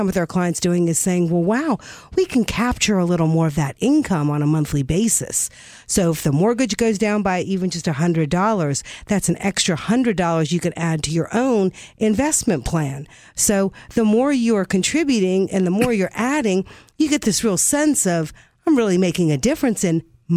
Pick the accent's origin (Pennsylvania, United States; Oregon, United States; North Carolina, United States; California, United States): North Carolina, United States; Oh, yeah. I grew up in North Carolina.